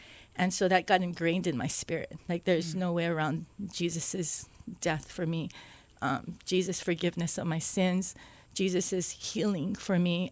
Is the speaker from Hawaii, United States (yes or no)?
yes; Hawaii, United States; Grew up in Hawaii Kai, I grew up in Haleiwa, I grew up in Palolo, I grew up in Kahala as a child.